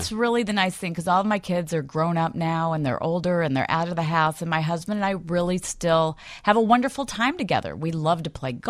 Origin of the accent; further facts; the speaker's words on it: Louisville, Kentucky, United States; moved away as an adult; now in Chicago, United States; So basically, I moved here 10 years ago from Louisville, Kentucky. It's where I was born, grew up.